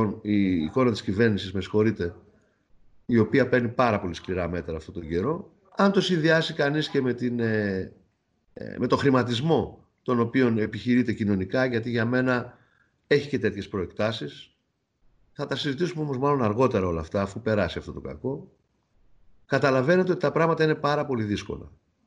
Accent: Thessaloniki, Central Macedonia, Greece; Χαίρομαι γι' αυτό, σαν Θεσσαλονικιός

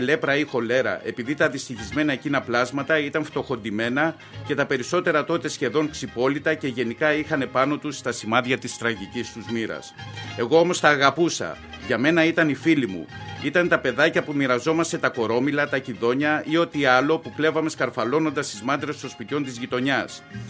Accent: Trikala, Thessaly, Greece; Οι γονείς μου μικροαστοί και οι δύο από το Μέτσοβο εγκαταστάθηκαν στα Τρίκαλα και κάνανε εκεί προκοπή, όπως το λένε, εκεί στην πατρίδα μου.

